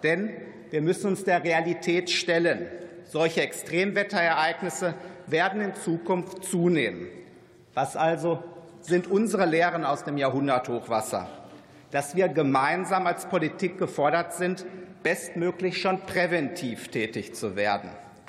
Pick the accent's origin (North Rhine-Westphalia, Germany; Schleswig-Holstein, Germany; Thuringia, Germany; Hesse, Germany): North Rhine-Westphalia, Germany; Hagen; traf das Hochwasser so auch meine Heimatstadt Hagen.